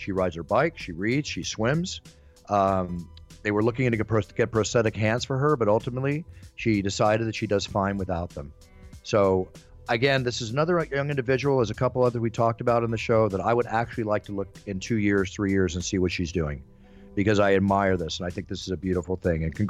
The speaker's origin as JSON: {"language": "English", "country": "United States", "said": "As every American at that time, when we had three channels and not social media"}